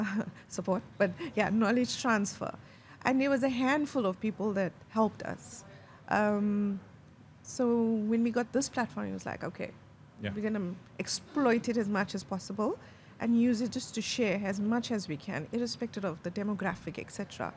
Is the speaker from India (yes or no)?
yes; India; Because coming from a background, I'm Indian by nationality.